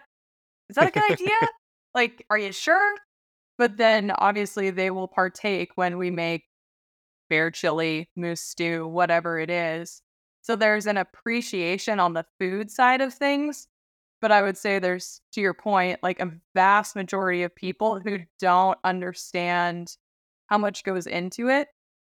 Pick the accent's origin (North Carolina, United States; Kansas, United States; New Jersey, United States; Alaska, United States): Alaska, United States; Yeah, I was born and raised. I'm, I guess now second generation. My grandparents on both my mom and my dad's side moved up to Alaska pre-statehood.